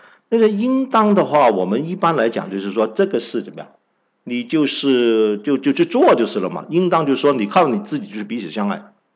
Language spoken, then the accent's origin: Chinese; Hong Kong; 因为我是在香港长大的广东人啊